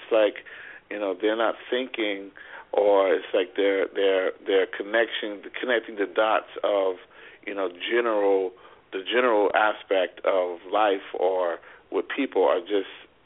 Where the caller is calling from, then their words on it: North Carolina, United States; Hello, I'm calling from North Carolina.